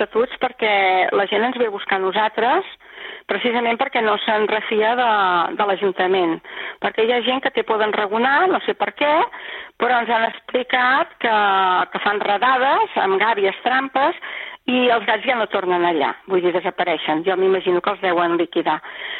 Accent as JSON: {"language": "Catalan", "town": "Calella", "region": "Catalonia", "country": "Spain", "tie": "born there", "said": "jo sóc nascuda a Calella i la meva companya també és de Calella"}